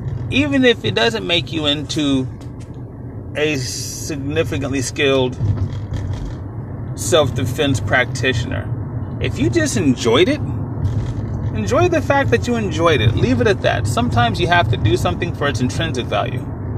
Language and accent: English; San Diego, California, United States; but I'm from Southeast San Diego